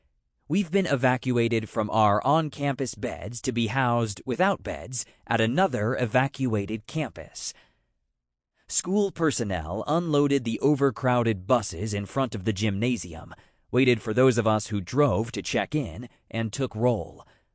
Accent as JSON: {"language": "English", "region": "New York", "country": "United States", "tie": "born or raised there", "said": "for no better reason than it wasn't my hometown in upstate New York."}